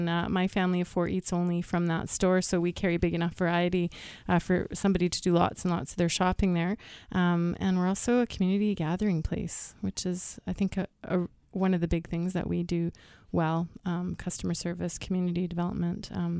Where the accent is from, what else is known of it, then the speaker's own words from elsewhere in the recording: Calgary, Alberta, Canada; No, I was born and raised in Calgary.